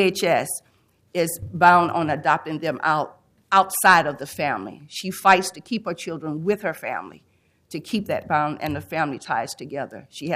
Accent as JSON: {"language": "English", "town": "Portland", "region": "Oregon", "country": "United States", "said": "We are from Portland"}